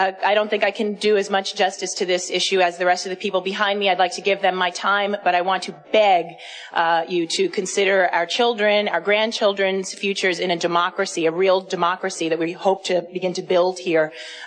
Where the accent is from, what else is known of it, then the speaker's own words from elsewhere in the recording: New York City, New York, United States; I'm a performer, and I thank you. Really happy to be here. I'm here from New York City.